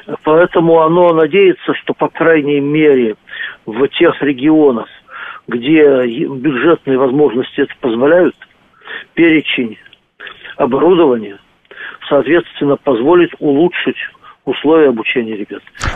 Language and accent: Russian; Omsk, Omsk Oblast, Russia; в моем родном городе Омске